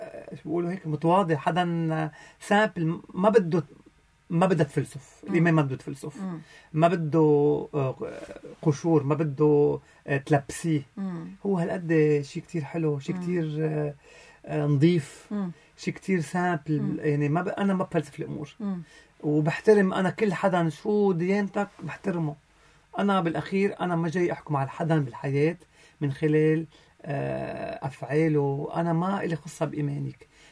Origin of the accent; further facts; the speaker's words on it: Lebanon; نحن لبناني